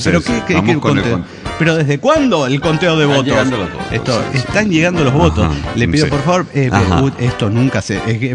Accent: Chile; Soy la chica de los Andes, Chile.

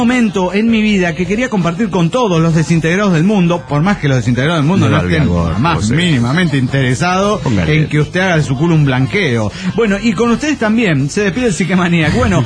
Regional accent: Comitán, Chiapas, Mexico; de Comitán, Chiapas, México.

